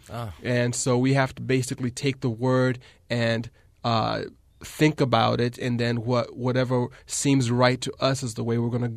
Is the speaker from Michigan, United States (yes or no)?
yes; Berrien Springs, Michigan, United States; So growing up in Berrien Springs, where Andrews University is, you have a lot of seminarians who are there for training.